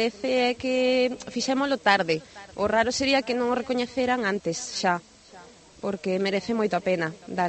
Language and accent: Galician; Vilamariz, Galicia, Spain; dende pequeniña, porque eu tamén son de Vilamariz